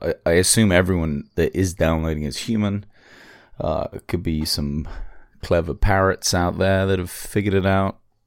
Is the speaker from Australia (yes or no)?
no; England, United Kingdom; I'm English